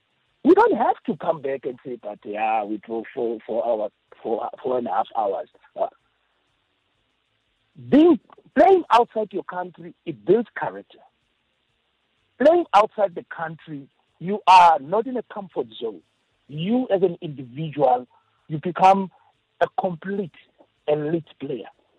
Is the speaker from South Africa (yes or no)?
yes; South Africa; I personally, I strongly believe that being a South African with my democratic rights, I stand to be corrected